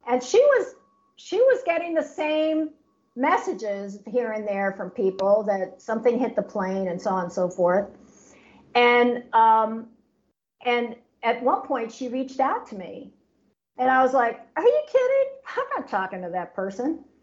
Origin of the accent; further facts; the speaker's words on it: Haiti; now in United States; I mean, I grew up in Papa Doc's Haiti. Okay. I grew up under a real live dictatorship.